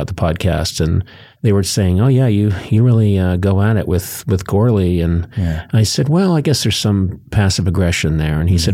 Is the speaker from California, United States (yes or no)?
no; Boston, Massachusetts, United States; I grew up in the Boston area. And houses are old.